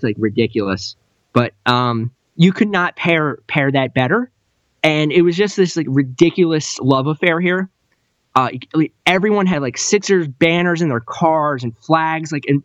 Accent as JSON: {"language": "English", "region": "New York", "country": "United States", "tie": "born or raised there", "said": "So I would, you know, it's like I grew up right outside New York."}